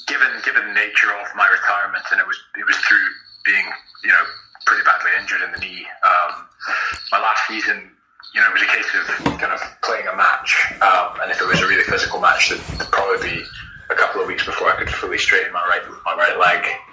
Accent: Hong Kong; growing up in Hong Kong, rugby wasn't you know, as popular as it is over in Scotland

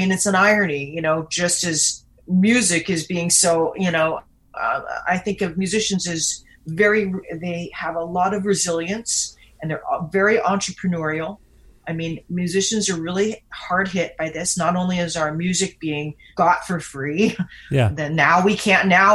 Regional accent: Vancouver, British Columbia, Canada; They were there when I was growing up in Vancouver.

